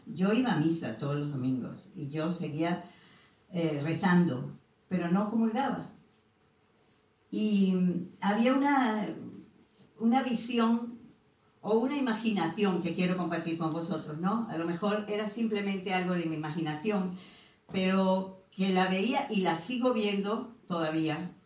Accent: Spain; born there; moved away; Y me vine con mis niñas, con mi nietecita a España. Retorné a mi casa, a mi tierra. Yo nací aquí.

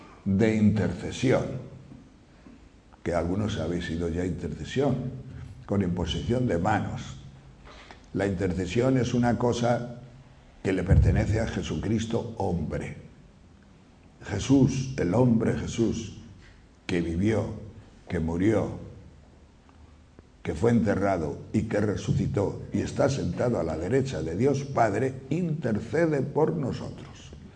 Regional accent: Riaño, Castile and León, Spain; En mi pueblo hay un pantano muy grande, es el pantano de Riaño, y entonces pues es un pantano que tiene una pared enorme, pasa la carretera por encima y todo eso

